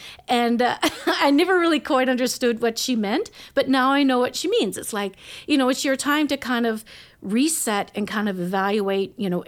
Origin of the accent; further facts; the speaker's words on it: Nova Scotia, Canada; also born or lived in Northern BC; I grew up on the Eastern Shore.